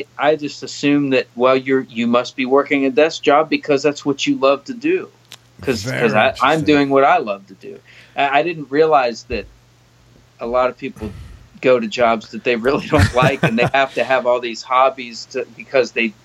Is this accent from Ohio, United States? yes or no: yes; Columbus, Ohio, United States; Columbus, Ohio.